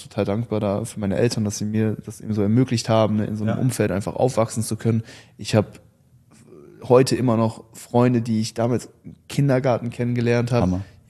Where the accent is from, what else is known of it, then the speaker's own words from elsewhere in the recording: North Rhine-Westphalia, Germany; ich bin so im Dorf mehr oder weniger aufgewachsen. Okay. Und alle Jungs aus dem Dorf, die sind immer noch hier im Kreis Köln.